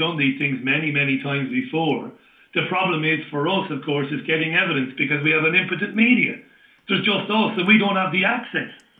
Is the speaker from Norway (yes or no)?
no; Ireland; because I grew up obviously in Ireland